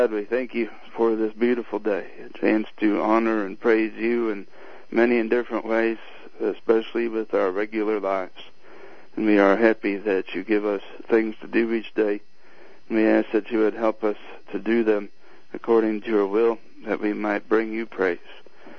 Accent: Minnesota, United States; I grew up in Minnesota, and so I'm from Minnesota, farm boy from Minnesota.

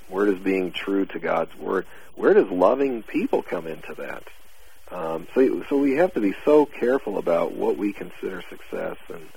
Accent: United States; You know, I as an American, and they as, you know, I remember one particular time I was going back to see my folks in Southern California

